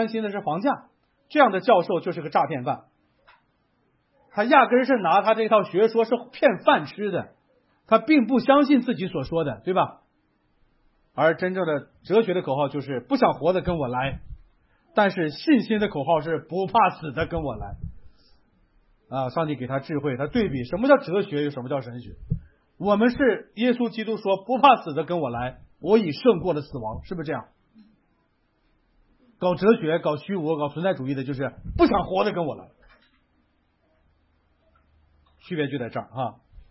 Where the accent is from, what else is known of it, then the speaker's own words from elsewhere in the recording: China; 我们也是中国人，我们是这样吗